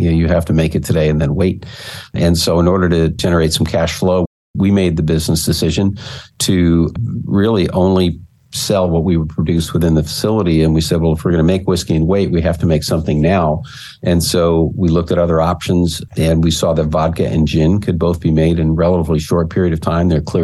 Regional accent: Florida, United States; Dave, I'm from Florida.

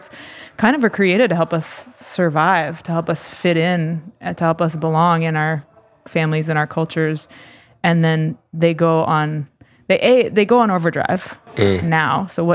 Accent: Philadelphia, Pennsylvania, United States; I'm an artist and facilitator, and I'm from Philadelphia, Pennsylvania, originally.

